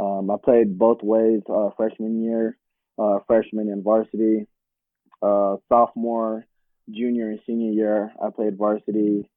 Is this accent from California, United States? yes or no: yes; California, United States; After playing at Indio, I went to College of the Desert, which is in my hometown.